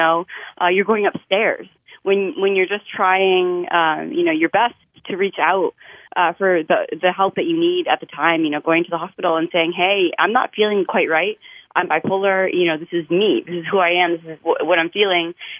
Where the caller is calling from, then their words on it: Danby, United States; I'm calling from Danby.